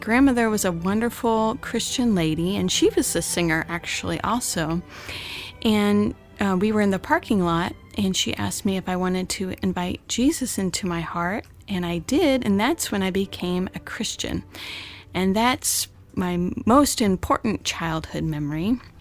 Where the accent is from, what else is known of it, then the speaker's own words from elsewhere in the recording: Memphis, Tennessee, United States; born there; And my parents at the time lived in Horn Lake, Mississippi, and were in ministry, and then I was born in Memphis.